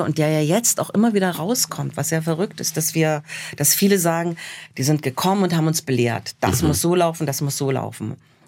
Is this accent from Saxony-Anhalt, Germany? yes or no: yes; Saxony-Anhalt, Germany; ich komme aus Sachsen-Anhalt